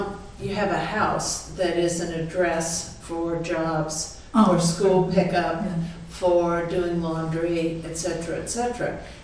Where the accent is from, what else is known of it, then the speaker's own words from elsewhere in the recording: Kansas, United States; now in Wisconsin, United States; every time I get disappointed in Wisconsin, it's like, but hell, I came from Kansas.